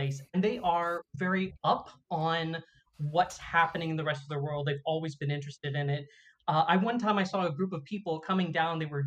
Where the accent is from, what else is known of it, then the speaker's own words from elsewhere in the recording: Washington, District of Columbia, United States; And then he moved to D.C. I grew up in D.C. Eventually went to the University of Havana